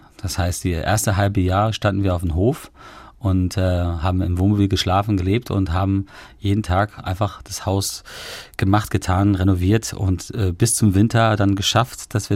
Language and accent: German; Ireland; Und es ist im Prinzip so mein Herkunftsland-Song und auch eine gewisse Liebeserklärung an diesem Land.